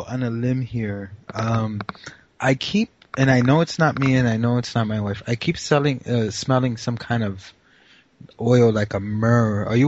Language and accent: English; New York, United States; Yeah, I'm from New York originally.